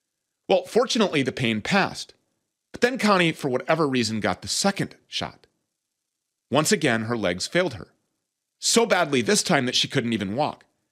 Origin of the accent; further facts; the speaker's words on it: Minnesota, United States; All of the hemp is sourced right here in my home state of Minnesota